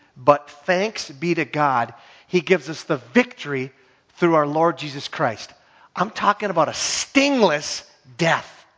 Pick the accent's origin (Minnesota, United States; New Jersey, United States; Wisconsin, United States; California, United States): Minnesota, United States; Hibbing; When I went to the University of Minnesota as an 18-year-old, I came from Hibbing, Minnesota, which is about 20,000 people.